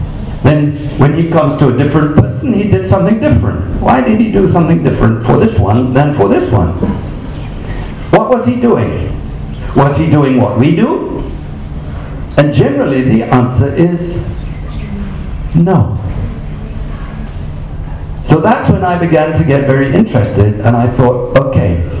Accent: England, United Kingdom; accent: English; you already tell from my accent I'm English.

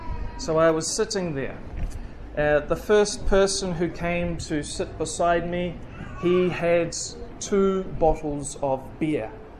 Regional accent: New Zealand; Doesn't matter which nation you're from. I'm from New Zealand.

